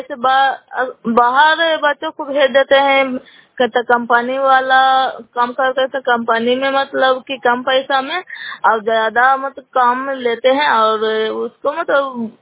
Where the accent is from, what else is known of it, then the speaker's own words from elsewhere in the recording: Nagarnausa, Bihar, India; नालंदा जिला नगनोसा ब्लॉक की निवासी हूँ